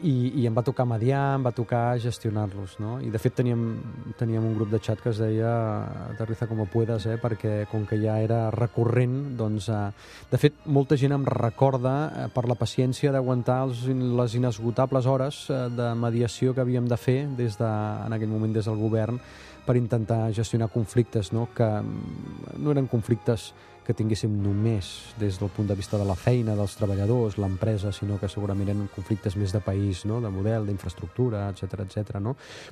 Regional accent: Catalonia, Spain

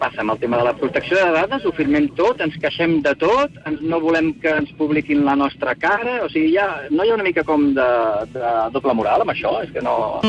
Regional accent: Cardedeu, Catalonia, Spain; de Cardedeu.

